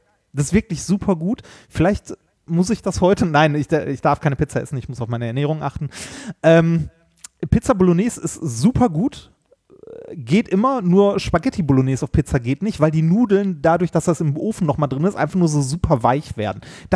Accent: North Rhine-Westphalia, Germany; wir sind auch im Ruhrgebiet aufgewachsen

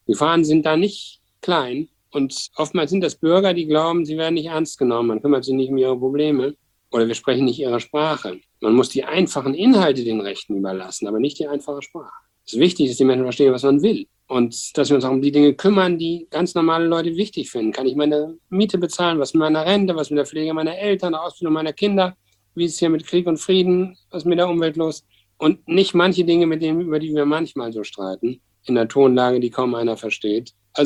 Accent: Rhineland-Palatinate, Germany; born there; Ich bin ja gebürtiger Pfälzer

